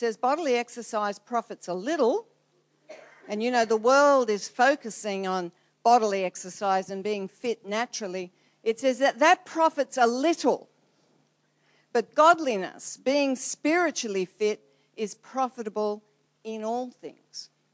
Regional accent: Australia; and I'm an Australian, hey.

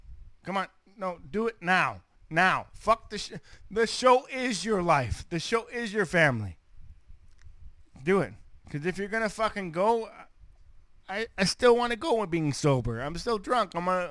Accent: Canada; I'm just Canadian. We have a fake fucking army. We eat poutine and fucking watch hockey.

